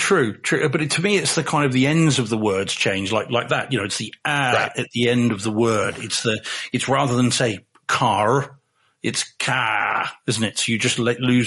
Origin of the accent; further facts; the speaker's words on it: Massachusetts, United States; accent: Boston; You know, I mean, my Boston accent's worse than hers for sure.